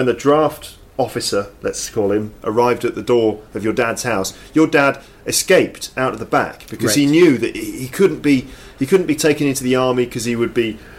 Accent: England, United Kingdom; Because whenever I'm English, you see, and we're not the most romantic people. We're pragmatic people.

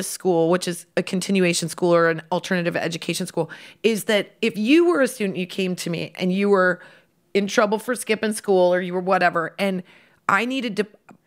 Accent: Midwest, United States; I'm from the Midwest and I was raised with both parents

